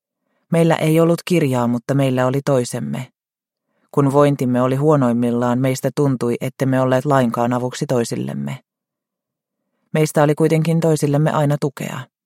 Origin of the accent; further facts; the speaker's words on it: Ludvika, Dalarna County, Sweden; born there; Olen syntynyt Ludvikassa vuonna 1961. Olin lapsena hyvin ujo